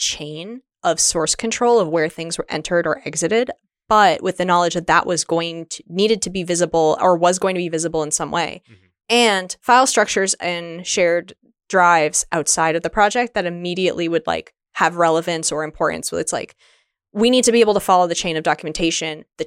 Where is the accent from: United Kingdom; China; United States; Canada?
United States; East Coast; I'm from the East Coast. We're not talking about deep dish pizza.